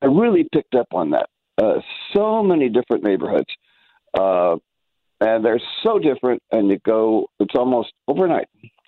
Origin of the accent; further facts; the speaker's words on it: St. Louis, Missouri, United States; moved away as an adult; also born or lived in Pennsylvania; Well, actually, I grew up in St. Louis. I moved to Pennsylvania when I was 24 to take a newspaper job. Stayed there for 16 years